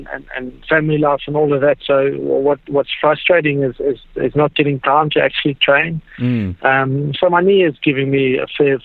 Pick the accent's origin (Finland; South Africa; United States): South Africa; growing up as a South African as well